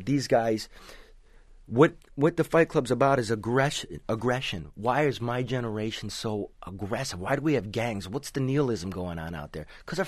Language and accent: English; Detroit, Michigan, United States; also born or lived in Livonia / Westland; now in Los Angeles, United States; I'm from Michigan, Detroit area, you know, like bounced around. Livonia, Westland, Detroit itself. Lived here for many years. I live in L.A. now.